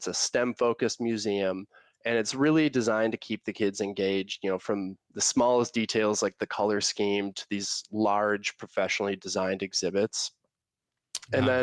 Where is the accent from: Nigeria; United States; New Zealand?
United States; Minnesota; So I hate to admit it, but uh-oh. I grew up in Minnesota and I felt the exact same way, Pete.